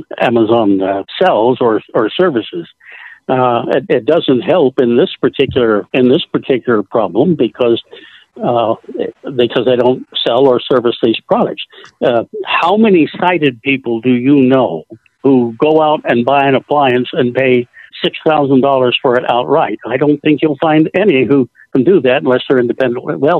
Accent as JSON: {"language": "English", "town": "Salt Lake City", "region": "Utah", "country": "United States", "said": "from Salt Lake City."}